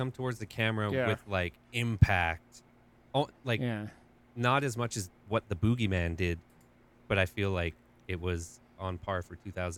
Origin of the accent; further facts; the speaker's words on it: Alberta, Canada; I'm from Alberta.